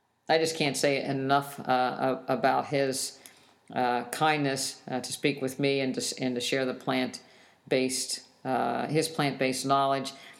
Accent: West Virginia, United States; I grew up in West Virginia, and you know, it was one of those typical, you know, loving households

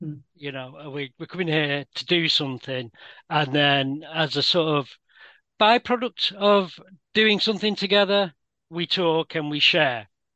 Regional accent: United Kingdom; I'm British.

